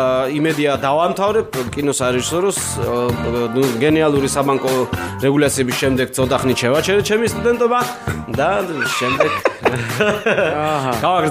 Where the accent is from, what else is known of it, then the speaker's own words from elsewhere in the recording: Akhaltsikhe, Samtskhe-Javakheti, Georgia; მთელი ახალციხე მზდიდა და ასე მიზდები და მოვდივარ და მოვდივარ.